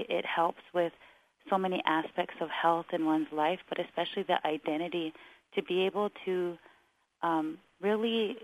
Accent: South Dakota, United States; I'm Lakota, but I don't speak Lakota and I don't understand Lakota. And I was raised in Lakota country

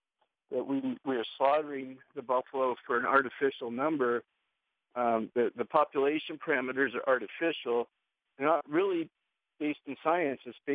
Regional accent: Montana, United States; I'm a person from the Confederated Salish, Kootenai, and Pend Oreille tribes of the Flathead Nation. I'm from a farming family. We've always been in Montana, and we have a sacred relationship with the bison.

